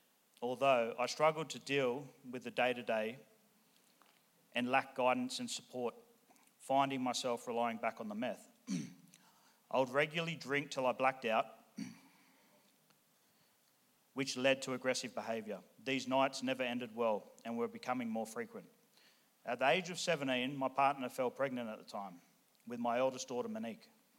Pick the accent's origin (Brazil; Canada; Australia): Australia; Sydney, New South Wales; So like I said, I grew up in Western Sydney.